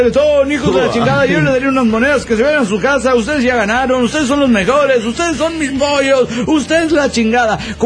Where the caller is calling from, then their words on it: Chihuahua, Mexico; de Chihuahua.